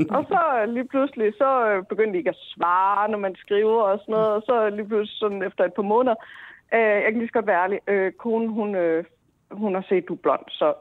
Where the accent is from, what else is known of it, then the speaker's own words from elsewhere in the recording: Jutland, Denmark; som I nok hører, så er jeg fra Jylland.